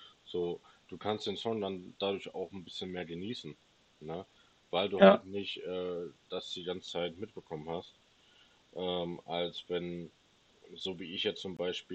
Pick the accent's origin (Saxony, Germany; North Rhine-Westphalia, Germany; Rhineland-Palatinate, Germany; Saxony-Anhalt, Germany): North Rhine-Westphalia, Germany; Hagen; Nee, ich komme aus Hagen, das ist in der Nähe von Dortmund.